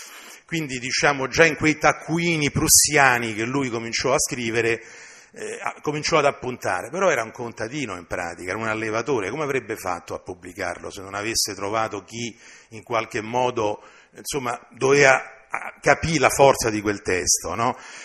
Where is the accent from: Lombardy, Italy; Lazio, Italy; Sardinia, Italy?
Lazio, Italy; Rome; Io sono un romano, no? Sono cresciuto a Roma, io non conosco nemmeno i nomi delle piante